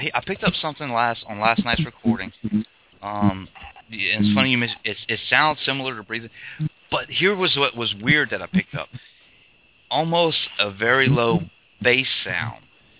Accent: Morgan City, Louisiana, United States; I'm from Morgan City. I used to drive carry-all for offshore company back and forth all over down there.

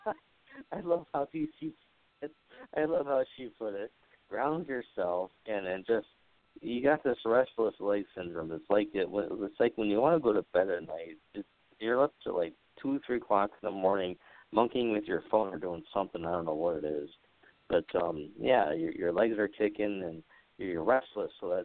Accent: Wisconsin, United States; accent: Wisconsin; Pardon my Wisconsin accent here.

